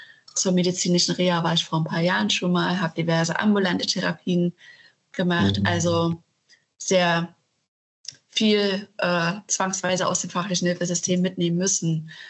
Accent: Saxony-Anhalt, Germany; now in Berlin, Germany; ich bin in Sachsen-Anhalt in einer Kleinstadt aufgewachsen.

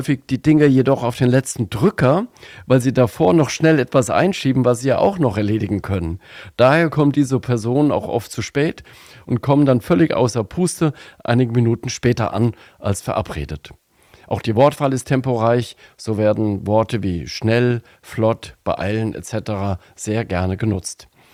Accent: Limburg an der Lahn, Hesse, Germany; In meiner Heimatstadt Limburg an der Lahn gibt es eine Frau, die es grundsätzlich eilig hat.

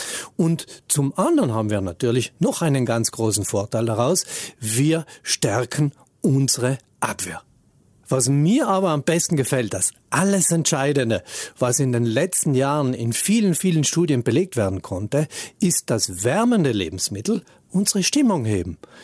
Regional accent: Trentino-Alto Adige, Italy; Bei uns in Südtirol

